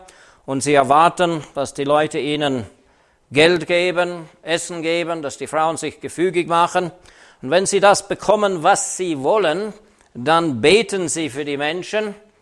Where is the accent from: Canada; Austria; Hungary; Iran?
Canada; now in Switzerland; Ich komme aus Kanada, ursprünglich. Bin aber schon lange in der Schweiz, meine Frau ist Schweizerin.